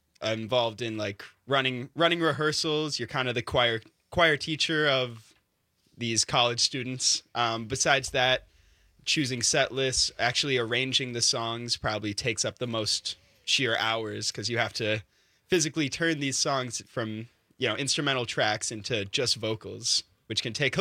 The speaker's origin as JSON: {"language": "English", "town": "Madison", "region": "Wisconsin", "country": "United States", "said": "It was in Madison. So I'm from Madison."}